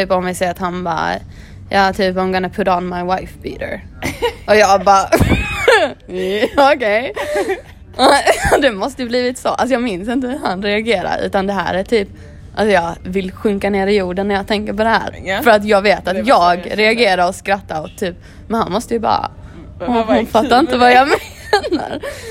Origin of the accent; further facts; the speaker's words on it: Sweden; Men det här känner jag att som svensk att det var ändå okej.